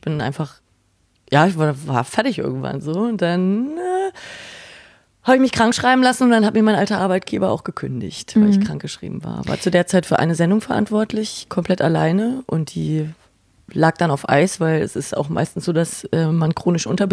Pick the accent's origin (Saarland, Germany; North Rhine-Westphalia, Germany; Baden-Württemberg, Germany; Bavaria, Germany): Bavaria, Germany; Nuremberg; now in Berlin, Germany; Ich bin ja aus Nürnberg nach Berlin gegangen